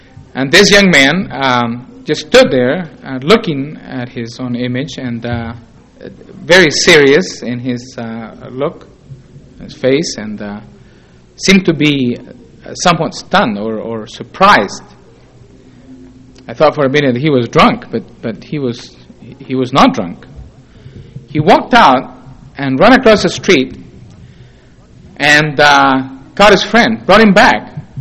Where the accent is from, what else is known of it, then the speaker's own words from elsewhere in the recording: Chile; English is a second language; I was born and raised in Chile